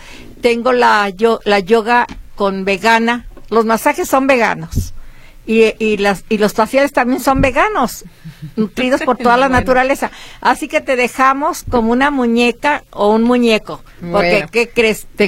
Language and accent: Spanish; Mexico; Estoy fraccionando con abejas y con mi naturaleza de mi tierra querida. México es grande.